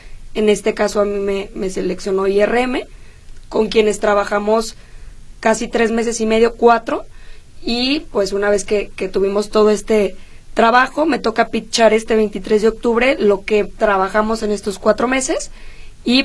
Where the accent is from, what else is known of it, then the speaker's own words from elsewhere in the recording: Ciudad Guzmán, Jalisco, Mexico; Yo soy de Ciudad Guzmán, estamos al sur de Jalisco